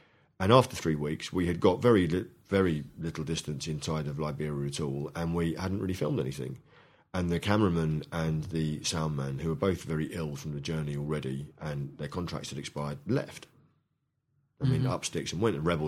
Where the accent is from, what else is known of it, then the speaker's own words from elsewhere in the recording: London, United Kingdom; Initially, when I was brought up in London in the 70s